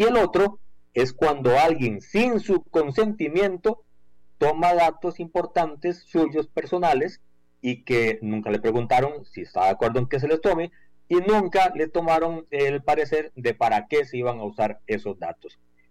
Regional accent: Costa Rica; de nuestro quehacer nacional, de nuestra identidad como costarricenses

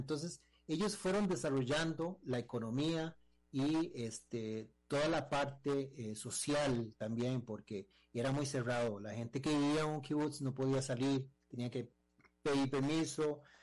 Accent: Costa Rica; no solamente yo me fui, sino nos fuimos 4 personas de Costa Rica

